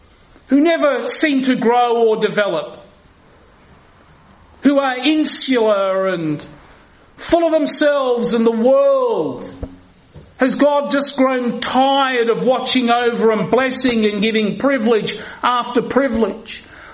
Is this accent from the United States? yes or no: no; Australia; I'm an Englishman born in the wrong country. It's the land of my parents and all of my relatives. I'm the only Aussie in the family, apart from my own children now.